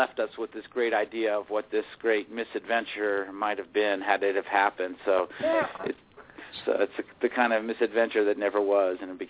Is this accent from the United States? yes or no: yes; Illinois, United States; But it's somehow he's stayed pretty much in the small town we grew up in Illinois.